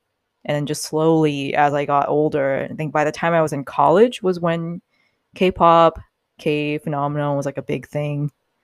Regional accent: Canada; I grew up well when I was growing up in Canada. People didn't really know Korea.

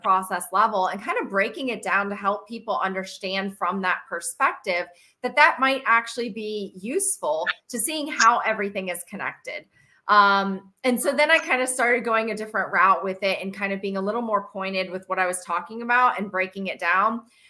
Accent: North Carolina, United States; And I'm also from Western North Carolina, which has the area code of 828.

